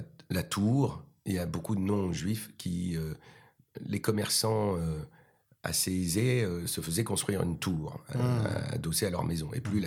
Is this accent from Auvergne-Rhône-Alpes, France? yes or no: no; Normandy, France; moved away as an adult; Normand, c'est important. Je suis né en Normandie. J'ai quitté la Normandie quand j'ai réussi le conservatoire. Donc, j'avais 21 ans.